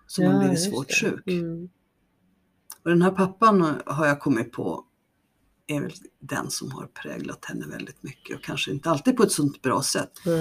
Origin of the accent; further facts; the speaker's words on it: Kiruna, Norrbotten County, Sweden; now in Stockholm, Sweden; Alltså, jag kommer från Kiruna. Sen har jag bott i innerstan men jättelänge.